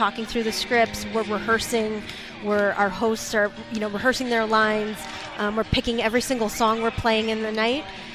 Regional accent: Chicago, Illinois, United States; But I grew up here in Chicago as a Bulls fan. I just so happened to go to college in New York. So I'm now back with my home team.

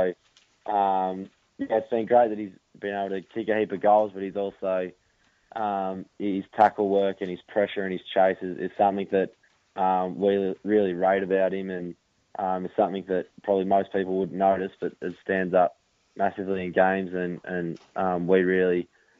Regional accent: Melbourne, Victoria, Australia; I grew up in Melbourne

